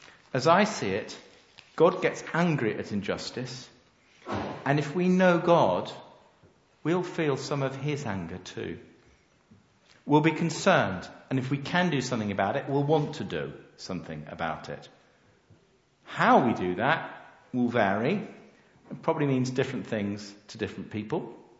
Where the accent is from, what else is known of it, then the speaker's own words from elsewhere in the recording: United Kingdom; We're British, so we don't do that.